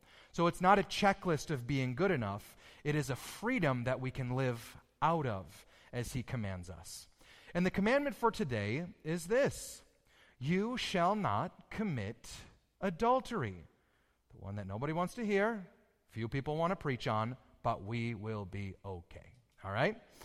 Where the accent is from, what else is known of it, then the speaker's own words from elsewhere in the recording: Michigan, United States; Now, most of you know I grew up in Michigan. In Michigan, 9 months out of 12 is winter, and it is cold